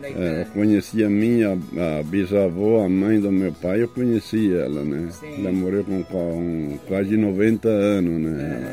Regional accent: Barra do Rio Azul, Rio Grande do Sul, Brazil; born there; Nasci lá no município da Barra do Rio Azul, agora é município, né?

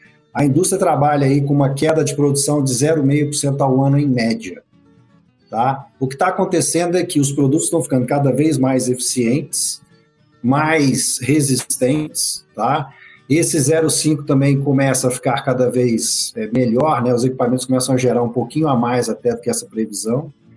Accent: Minas Gerais, Brazil; now in São Paulo, Brazil; resido em São Paulo, tá? Porque, infelizmente, eu sou mais próximo aí da nossa terra, eu sou do Triângulo Mineiro, né?

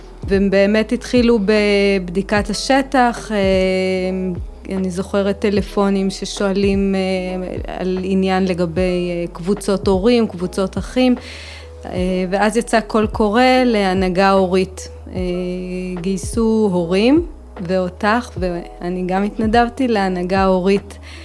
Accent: Alonei Abba, Northern District, Israel; אני ממושב אלוני אבא, אני אימא לשלוש בנות.

